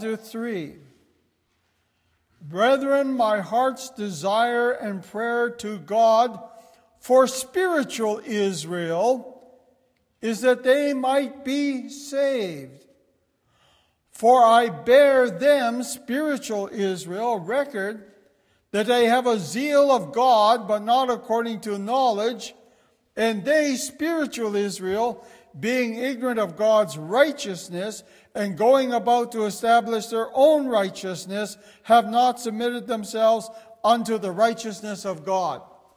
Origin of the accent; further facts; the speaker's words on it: Calgary, Alberta, Canada; I come from Calgary